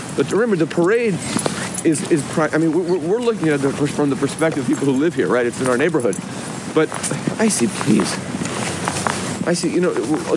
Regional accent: California, United States; when I was growing up in California.

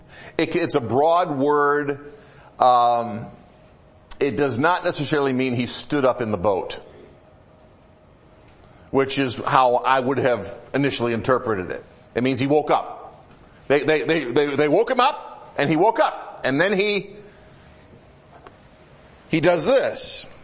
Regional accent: Michigan, United States; Okay, I grew up in Michigan. We have big lakes in Michigan.

